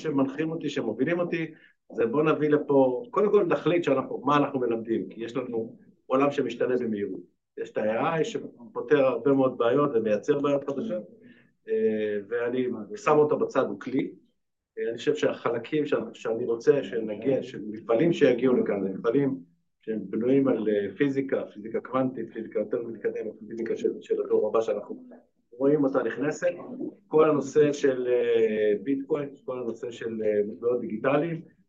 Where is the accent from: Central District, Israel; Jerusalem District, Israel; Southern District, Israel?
Southern District, Israel; Shareshet; אני יליד מושב שרשרת, יליד של הנגב, גדלתי בקריית החינוך הזאתה